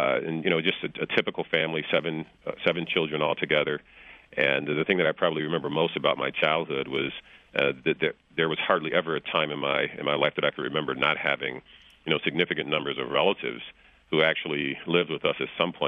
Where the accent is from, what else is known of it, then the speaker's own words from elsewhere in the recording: Flint, Michigan, United States; I grew up in Flint. I've been away from there for a number of years now. I graduated high school in 1974, so it seems like forever. But the good part is my family has remained in the area